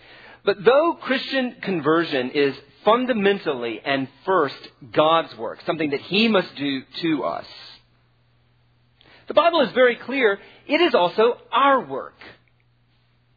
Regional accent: South Carolina, United States; You know, I was from South Carolina. And so I hated the Braves.

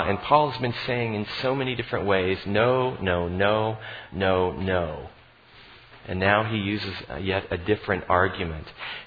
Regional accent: Vail, Oregon, United States; also born or lived in Myrtle Point; We grew up in Vail, Oregon, and then in Myrtle Point, Oregon, down the south coast, very small towns.

